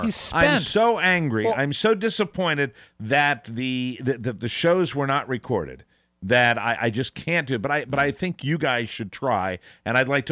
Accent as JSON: {"language": "English", "country": "Ireland", "said": "No, but getting back to the original point, I'm Irish."}